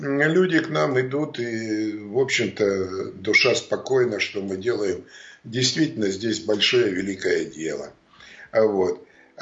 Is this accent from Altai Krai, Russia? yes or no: yes; Altai Krai, Russia; born there; Я сам родился в деревне, в Алтайском крае. Это в Сибири.